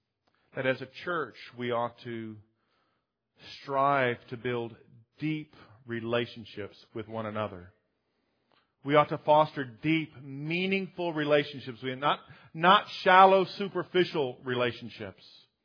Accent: the South, United States; But Mary and I, growing up in the South, where there weren't any pro teams, we gravitated towards college sports.

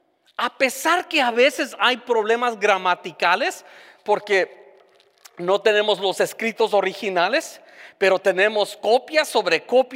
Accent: California, United States; Especialmente que soy de California, yo necesito sol.

